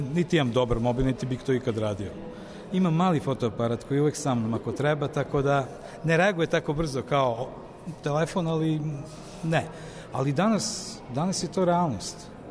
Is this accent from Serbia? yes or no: yes; Serbia; i kod nas u Srbiji postoji mogućnost studija fotografije i na državnim školama i na privatnim školama